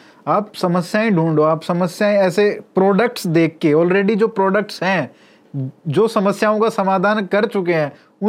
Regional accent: Haryana, India; अब जैसे मैं हरियाणा से हूँ, आप हरियाणा से हो

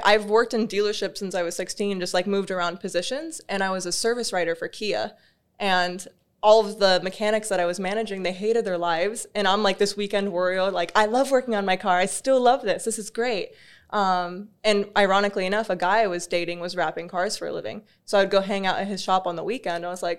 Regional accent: Florida, United States; accent: American; Yeah, I'm from Florida.

